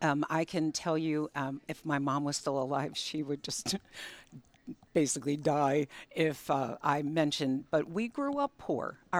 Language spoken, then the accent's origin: English; Essex, United States; We actually live in Essex. I've lived in Essex my whole life.